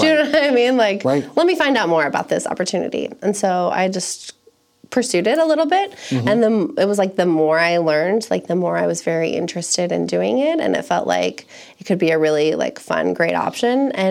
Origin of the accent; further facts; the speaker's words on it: Bettendorf, Iowa, United States; I grew up in the Quad Cities. So I grew up in Bettendorf. I went to all of, Bettendorf high schools.